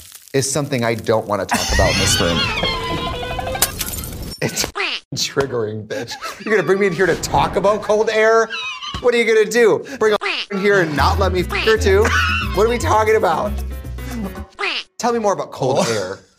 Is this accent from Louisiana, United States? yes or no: no; Wisconsin, United States; You know, I feel fortunate because I grew up in Wisconsin